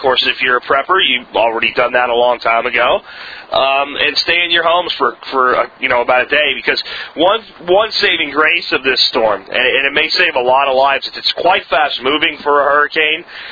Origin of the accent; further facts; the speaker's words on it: Jacksonville, Florida, United States; I grew up in Jacksonville, which got a lot of flooding in the storm.